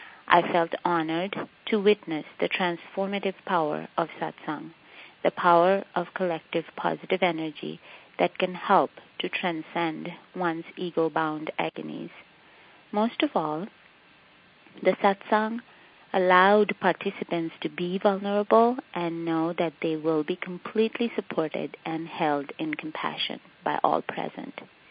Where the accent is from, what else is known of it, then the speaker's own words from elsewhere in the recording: India; I grew up in India in a family that practices Hinduism